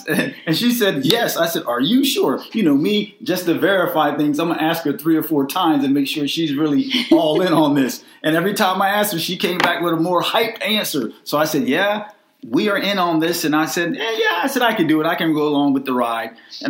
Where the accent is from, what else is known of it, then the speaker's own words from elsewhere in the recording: Delaware, United States; moved away as an adult; Like she said … I'm originally from Delaware. And I made my way down to Florida, where I joined the military.